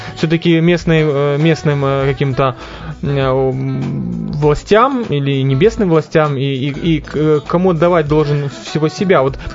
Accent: Ukraine; Вот я родом из Украины, прожил в Украине, там получил образование. Мне пришлось определяться, на самом деле, кто я, с кем я себя идентифицирую и так далее. И я принял решение, что все-таки я русский человек

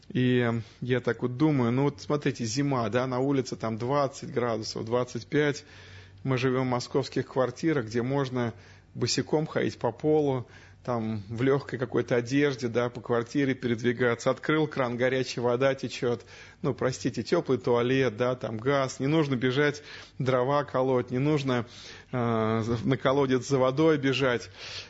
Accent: Moscow, Russia; мы, как москвичи, наверное, должны особенно благодарить Бога за эти милости

